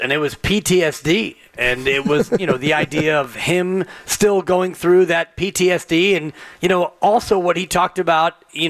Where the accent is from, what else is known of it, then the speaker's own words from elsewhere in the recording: Marin, California, United States; I grew up, yes, I grew up in Marin, but you know, I grew up very, very poor, and the only pets we had were outside the house.